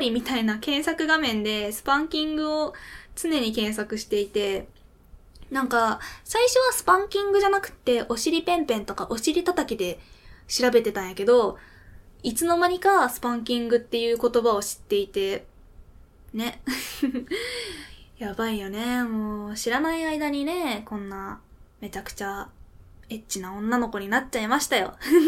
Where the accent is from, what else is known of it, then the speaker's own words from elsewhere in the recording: Fukuoka, Japan; accent: Hakata dialect; 出身地は福岡です。まあ、私が喋りよるのをよく聞いてくれとる方は知っとると思うんですけど、博多弁で喋ってるので、まあ、福岡済みってのは簡単に言われると思うんですが。